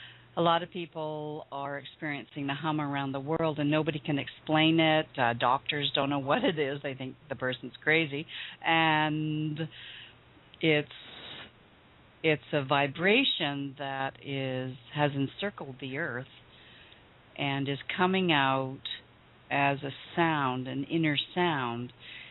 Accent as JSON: {"language": "English", "town": "Vancouver", "region": "British Columbia", "country": "Canada", "tie": "born or raised there", "said": "Yes, well, you know, I was born and raised in Vancouver in the rainforest, and I definitely have rainwater for blood."}